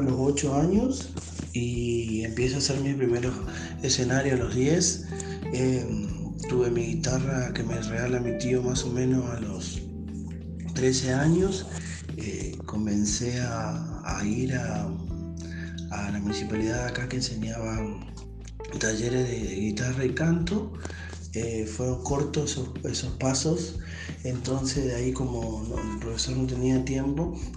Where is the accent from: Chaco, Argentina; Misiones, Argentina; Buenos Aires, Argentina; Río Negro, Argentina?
Chaco, Argentina; Presidencia Roque Sáenz Peña; moved away as an adult; now in General Pinedo, Argentina; Vine a General Pinedo porque yo soy oriundo de Presidencia Roque Sáenz Peña, radicado en General Pinedo hace 14 años.